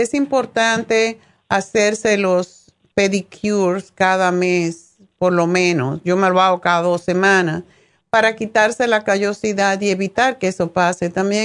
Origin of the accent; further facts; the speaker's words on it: Sagua de Tánamo, Holguín, Cuba; muchas veces en mi pueblo, en Zaguadetánamo, había una señora